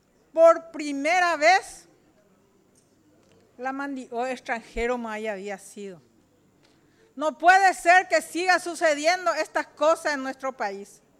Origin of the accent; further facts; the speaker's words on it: Paraguay; ya es hora de despertarnos como paraguayos